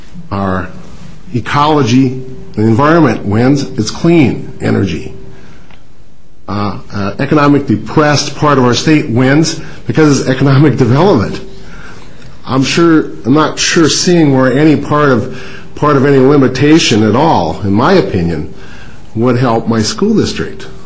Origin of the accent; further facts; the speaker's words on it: Canby, Minnesota, United States; I circled Canby and I've circled Northfield because I'm from Canby